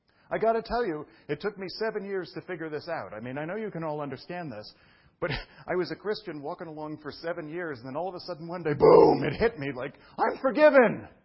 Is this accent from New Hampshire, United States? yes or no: no; Brooklyn, New York, United States; I'm from Brooklyn, and it's kind of a joke with myself.